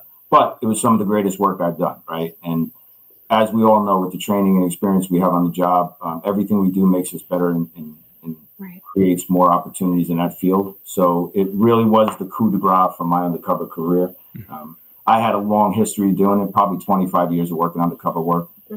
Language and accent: English; New Jersey, United States; It was just who I was born, where I was raised in New Jersey, and I had a good understanding of it.